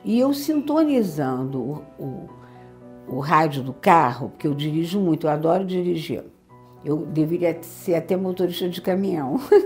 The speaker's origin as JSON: {"language": "Portuguese", "region": "Rio de Janeiro", "country": "Brazil", "lives_now": "Teresópolis, Brazil", "said": "Eu sou do Rio, sou carioca, eu nasci na Tijuca e trabalhei e estudei no Rio de Janeiro. E eu, quando eu me aposentei, eu vim morar em Teresópolis"}